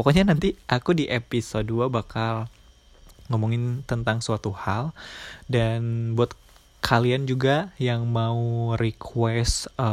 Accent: Bandung, West Java, Indonesia; also born or lived in Yogyakarta; now in Japan; Tapi aku yang dari pindahan dari Bandung ya, jadi aku tuh sekolah menengah atasnya di Bandung, yang terbiasa menggunakan bahasa Sunda.

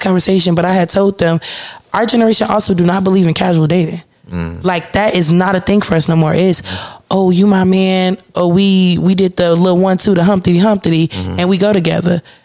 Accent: Chicago, Illinois, United States; also born or lived in Dolton; I always say I grew up in Dalton. I grew up in Dalton, but I'm from Chicago because I always went to a CPS school. So I was in Chicago.

